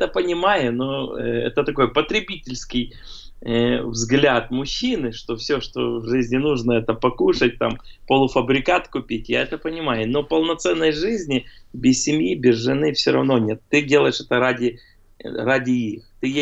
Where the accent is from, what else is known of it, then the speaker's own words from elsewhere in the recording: Ukraine; Я тебя понимаю, как украинец с традиционной...